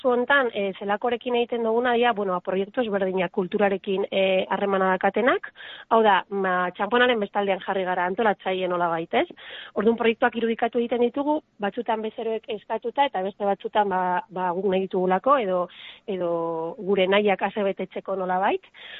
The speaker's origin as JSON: {"language": "Basque", "town": "Balmaseda", "region": "Basque Country", "country": "Spain", "also_born_or_lived": "Zeberio", "said": "nik bebai, Balmasiakoa naiz, baina 10 urte Zeberion bizi izan naiz."}